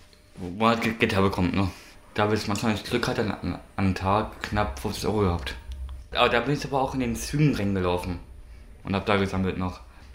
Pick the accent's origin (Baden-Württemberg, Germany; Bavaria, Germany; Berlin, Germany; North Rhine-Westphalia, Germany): Berlin, Germany; gebürtiger Berliner, Vater von zwei Kindern.